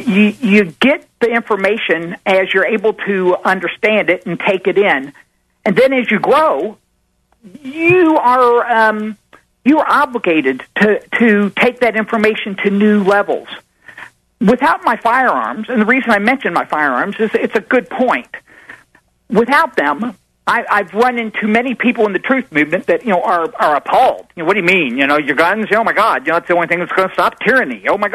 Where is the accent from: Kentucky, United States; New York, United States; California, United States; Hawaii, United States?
Kentucky, United States; born there; I was born in Kentucky. I squirrel hunted before I could walk.